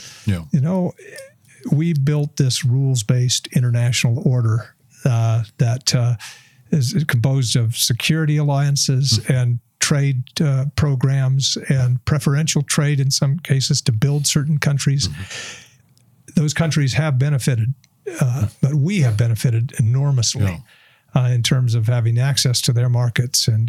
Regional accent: Snowflake, Arizona, United States; I grew up in Snowflake, Arizona, a small, you know

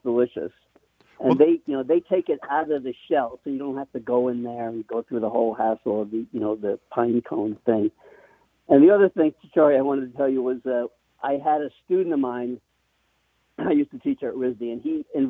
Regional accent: Brooklyn, New York, United States; born there; now in Brooklyn, United States; I was born in Brooklyn, New York. Now I live in Brooklyn, Connecticut.

